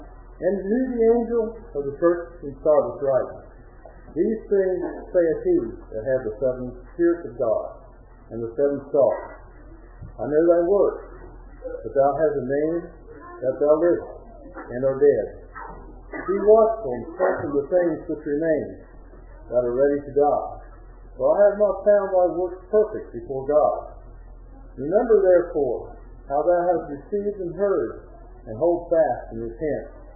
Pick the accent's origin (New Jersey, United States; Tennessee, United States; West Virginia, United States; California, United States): West Virginia, United States; Williamstown; I grew up in the Ohio Valley. I grew up in Williamstown. I have five brothers.